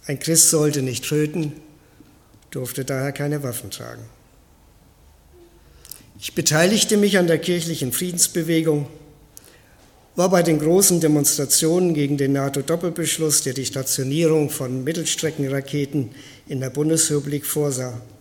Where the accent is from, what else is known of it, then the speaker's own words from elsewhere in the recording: Lower Saxony, Germany; Ich komme ja aus Niedersachsen. In Hannover habe ich mit 26 Jahren Gott als den kennengelernt, mit dem ich persönlich reden kann.